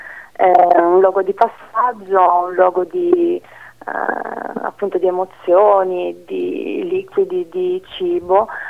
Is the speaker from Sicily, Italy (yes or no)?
yes; Sicily, Italy; moved away as an adult; now in Bologna, Italy; Io sono cresciuta appunto in Sicilia e sono venuta a Bologna a 19 anni